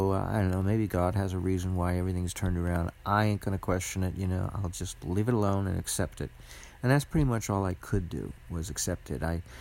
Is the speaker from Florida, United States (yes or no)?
no; Los Angeles, California, United States; I grew up in Los Angeles with the Pacific Ocean on my west, and I pretty much lived my entire life in that relationship.